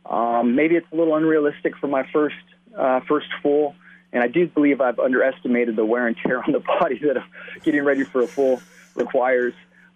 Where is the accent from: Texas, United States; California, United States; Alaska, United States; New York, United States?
California, United States; San Diego; now in North Carolina, United States; I grew up in San Diego, where my wife is from, in Oklahoma, and then where we live in North Carolina.